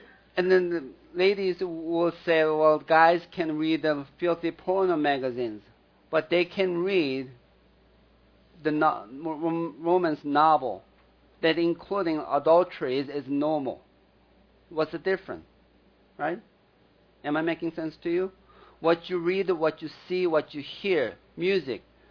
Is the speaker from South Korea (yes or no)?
yes; South Korea; I used to watch that when I was growing up in Korea.